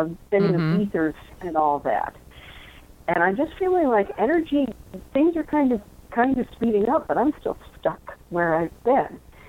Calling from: California, United States; from California.

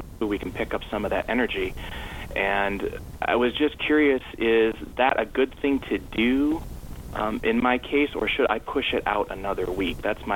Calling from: Michigan, United States; from Michigan.

